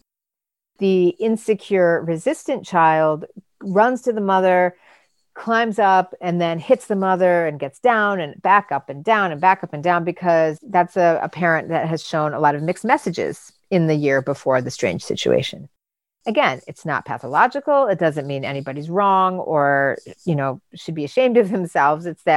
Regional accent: Michigan, United States; I grew up in Michigan and my mom has a lot of affect

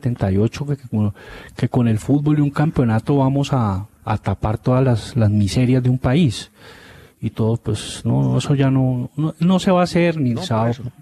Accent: Zarzal, Valle del Cauca, Colombia; Pero es que yo soy de Zarzal, es que yo no, ¿cómo que la chance? Si yo soy de ahí de La Paila, ¿cuál la chance?

